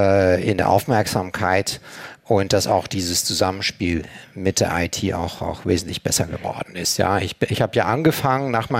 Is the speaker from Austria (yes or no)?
no; Belgium; now in Germany; Ich selbst bin Belgier. Ich wohne schon seit 20 Jahren fast jetzt in Deutschland.